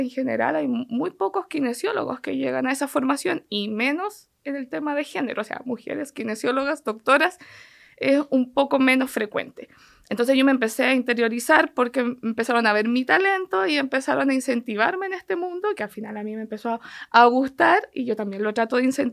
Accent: La Unión, Los Ríos, Chile; soy oriunda de La Unión, un pueblo bien cerquita de la sede Osorno que tiene la Universidad de Los Lagos. Estudié en La Unión y mis estudios de kinesióloga, que es mi profesión, en Valdivia. Trabajé en Valdivia 8 años, estudié en el extranjero

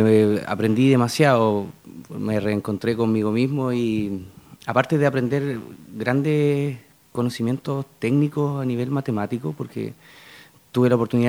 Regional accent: Purranque, Los Lagos, Chile; also born or lived in Osorno; yo nací en Osorno, me crié en Purranqui hasta los 17 años, estudié en colegio particular, subvencionado, Preciosa Sangre.

